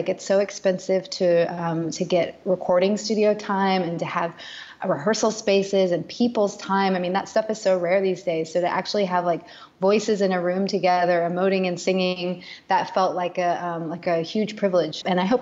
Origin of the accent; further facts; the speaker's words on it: Tennessee, United States; now in Berlin, Germany; So I'm from Tennessee, and I grew up hearing about Sacred Harp music, but had not really engaged with it.